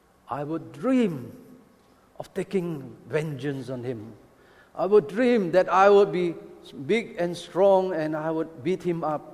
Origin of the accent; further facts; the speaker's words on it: Kulim, Kedah, Malaysia; I came from Kulim, a small town in Kedah.